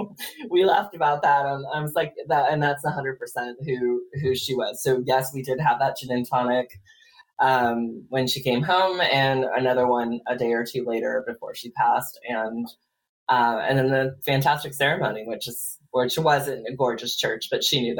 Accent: California, United States; we grew up on … being Bay Area girl and all that kind of stuff.

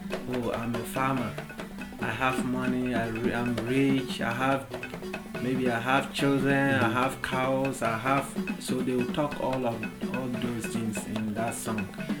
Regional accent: Ghana; The funerals in Ghana, in my hometown, when somebody die, like a man we have songs for only men funerals.

